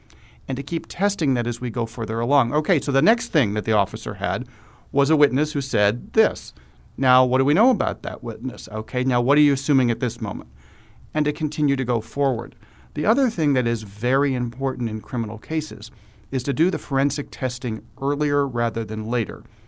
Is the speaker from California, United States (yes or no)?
no; Chicago, Illinois, United States; and I am from Chicago, and unfortunately the Chicago Police Department had a history